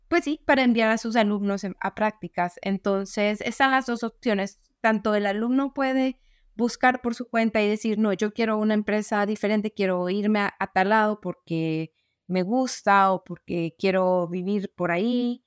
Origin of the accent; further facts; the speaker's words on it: El Salvador; o no sé si solo somos los salvadoreños.